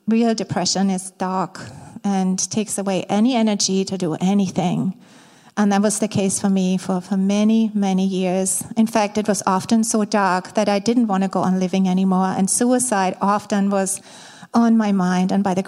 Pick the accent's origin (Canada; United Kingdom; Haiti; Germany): Germany; Baden-Württemberg; So I grew up in Germany, in the south of Germany.